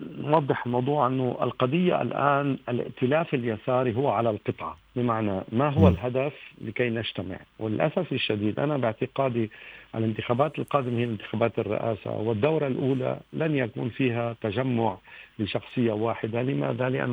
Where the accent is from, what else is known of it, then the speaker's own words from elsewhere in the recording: France; النقطة الثالثة الذي أراها أنا بالنسبة لي كفرنسي